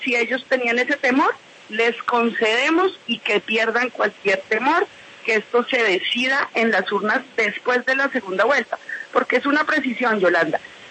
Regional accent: Colombia; a mí me llena de orgullo como colombiana

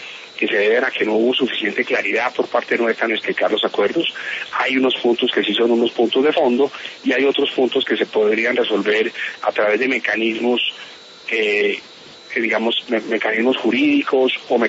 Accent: Colombia; es el deber que tenemos como colombianos.

